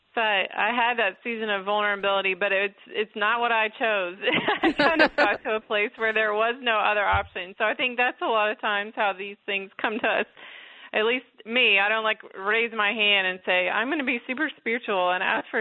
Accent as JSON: {"language": "English", "region": "Texas", "country": "United States", "tie": "born or raised there", "said": "Well, I grew up in Texas where the roads are flat, and the last bike I had been on was a pink Schwinn 10-speed"}